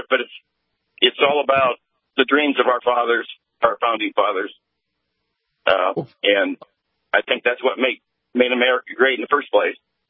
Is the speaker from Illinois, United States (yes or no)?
yes; Illinois, United States; I'm from Illinois.